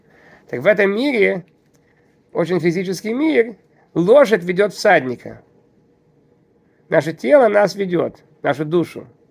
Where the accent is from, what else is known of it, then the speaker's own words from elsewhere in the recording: Kyiv, Ukraine; also born or lived in Chernivtsi; Ну, я из Киева. Я крышу крыши. Родился в Черновцах.